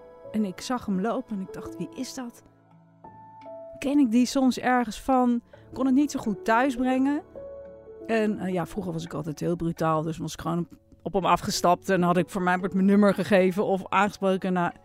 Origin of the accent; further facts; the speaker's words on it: Amsterdam, North Holland, Netherlands; Ik ben verhuisd naar de Bollestreek. Ik kom oorspronkelijk uit Amsterdam, althans daar heb ik het grootste deel van mijn leven gewoond.